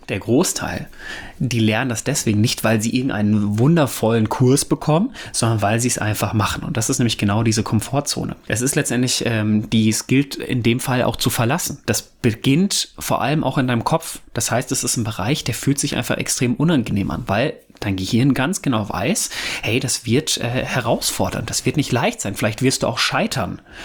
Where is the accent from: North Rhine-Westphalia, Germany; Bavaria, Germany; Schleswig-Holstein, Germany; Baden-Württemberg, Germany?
North Rhine-Westphalia, Germany; Ich komme ja ursprünglich aus dem Pott